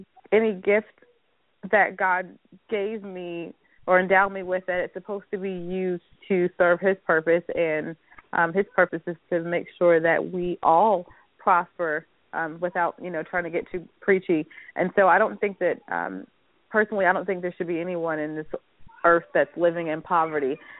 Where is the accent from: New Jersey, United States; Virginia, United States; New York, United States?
New Jersey, United States; also born or lived in Germany / Belgium; now in Oklahoma City, United States; I'm a military brat. So I was born in Germany, and I started school in Belgium, and New Jersey is my home state, and I've lived other places, and Oklahoma, I guess, is home for now